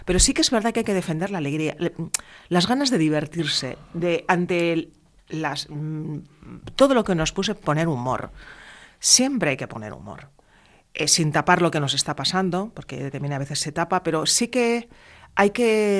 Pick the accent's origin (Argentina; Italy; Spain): Spain; La Rioja; A mí me encanta el tinto, soy de Rioja, me gusta mucho.